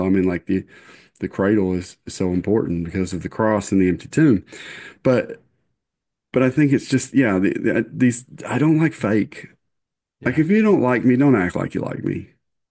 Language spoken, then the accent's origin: English; Kentucky, United States; I'm from Eastern Kentucky, y'all. I can make fun of Eastern Kentucky. Grew up in a trailer, just for the record.